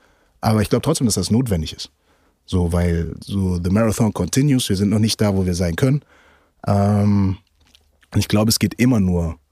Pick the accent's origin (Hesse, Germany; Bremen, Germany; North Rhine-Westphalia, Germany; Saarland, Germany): Bremen, Germany; ich komme aus Bremen. Ich komme aus dem Steintor aus Bremen. Jeder, der ungefähr weiß, was das für eine Ecke ist, weiß, was das bedeutet, wenn du da als Schwarzer rumläufst.